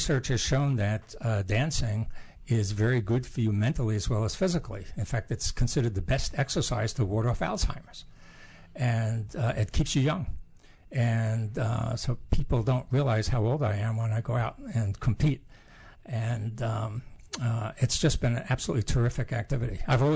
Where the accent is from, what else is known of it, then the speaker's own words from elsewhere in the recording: Bronx, New York, United States; I grew up in the Bronx.